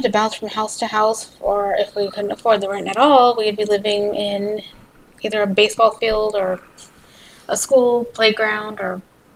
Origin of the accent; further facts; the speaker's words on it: California, United States; now in Dallas, United States; Well, as she said, I'm here in Dallas. I'm originally from California.